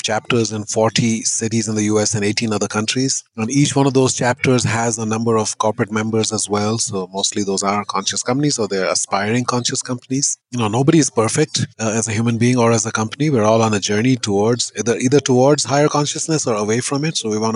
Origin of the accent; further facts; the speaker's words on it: India; when I was a child growing up in India, not only within a caste system, but born into the most warrior-like caste, the warrior caste, which is one of the five castes in India.